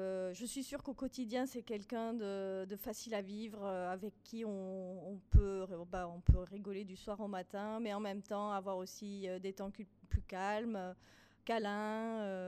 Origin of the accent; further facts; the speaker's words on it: France; je suis française et j'ai 48 ans.